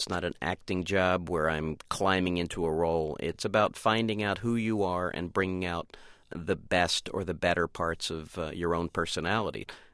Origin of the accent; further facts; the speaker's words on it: Atlantic City, New Jersey, United States; I grew up in Atlantic City, and in the winters, and this is well before gambling, lots of senior citizens would walk up and down the boardwalk